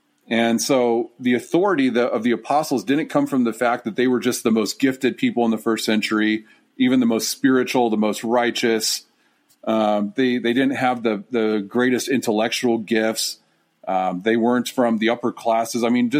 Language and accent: English; United States; Even though we're both American citizens, and I could say, well, you know, I'm actually just as qualified as this guy here. There's no difference between us. We're both Americans